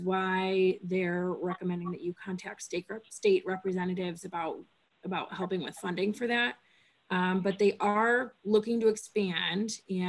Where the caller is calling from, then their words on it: Connecticut, United States; I'm calling from Connecticut.